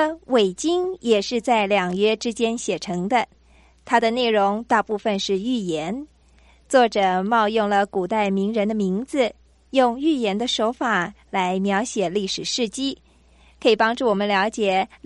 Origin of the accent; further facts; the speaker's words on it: China; 这就像我们中国人说的，贫贱不能移，威武不能屈了